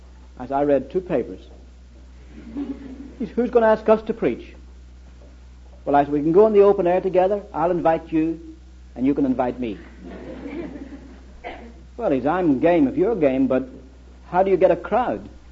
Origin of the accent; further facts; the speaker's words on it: Ireland; born there; I was born in Ireland.